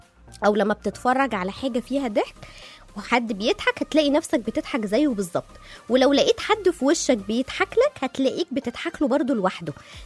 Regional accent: Egypt; قال عشان احنا معروفين بالشعب اللي دمه خفيف وروحه حلوة

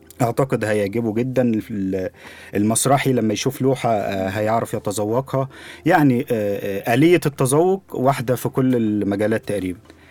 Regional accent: Faiyum, Faiyum Governorate, Egypt; انا من الفيوم. فشويه يعني مش صعيد قوي

